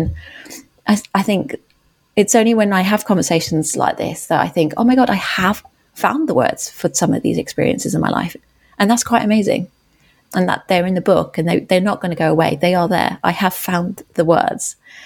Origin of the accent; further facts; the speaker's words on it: Germany; born there; English is a second language; I was born in Germany and English wasn't my first language.